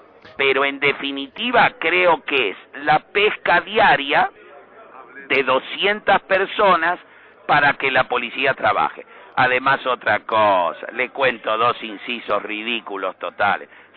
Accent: Argentina; Yo soy argentino, a mí me detuvieron por venir a ver a mis hijos.

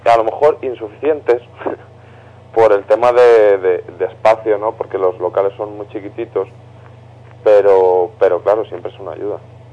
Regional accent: Leganés, Community of Madrid, Spain; todos somos de aquí de Leganés

